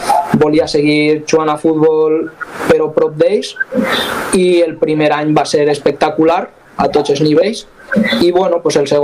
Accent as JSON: {"language": "Catalan", "town": "Málaga", "region": "Andalusia", "country": "Spain", "tie": "born or raised there", "said": "M'he criat en Màlaga. Entonces, pues sempre guardaré Màlaga, encara que la eixida pues no va agradar o lo que sigue. Para mí Màlaga sempre serà la meva segona casa."}